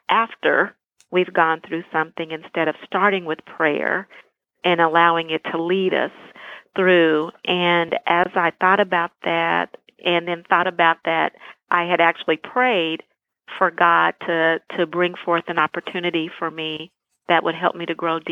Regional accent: Wichita, Kansas, United States; I grew up in Wichita, Kansas, graduated from K-State, went to Emporia State to pursue a career as a school psychologist

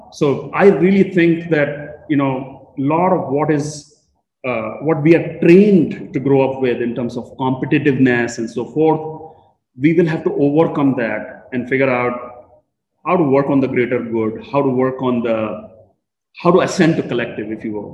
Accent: North India, India; I'm from North India, she's from South

